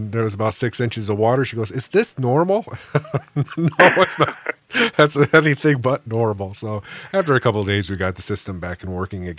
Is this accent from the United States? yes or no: yes; Detroit, Michigan, United States; because I come from the Metro Detroit area.